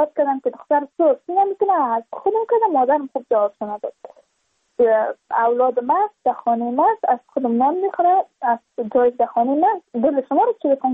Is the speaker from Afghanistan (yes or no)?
yes; Badakhshan, Afghanistan; چون ما از بدخشان هستیم، یعنی منطقه دور دستش،